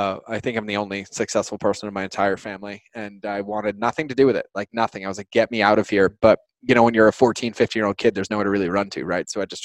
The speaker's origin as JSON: {"language": "English", "region": "Massachusetts", "country": "United States", "tie": "born or raised there", "said": "So how this really started is I grew up in Massachusetts, and I didn't really have like the best childhood."}